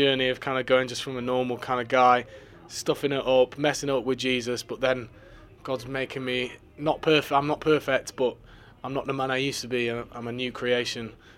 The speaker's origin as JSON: {"language": "English", "town": "Manchester", "region": "North West England", "country": "United Kingdom", "said": "And then I'm from Manchester."}